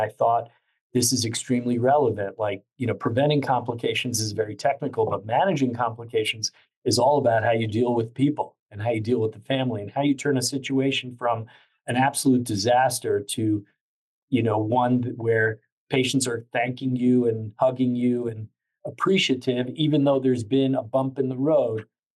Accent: New York, United States; I grew up in New York, in the suburbs of New York. Very simple.

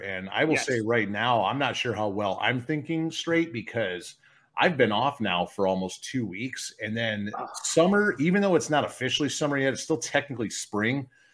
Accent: Michigan, United States; But it's like when I grew up in Michigan, we'd get in the summertime, it'd be like the 90s with all the humidity

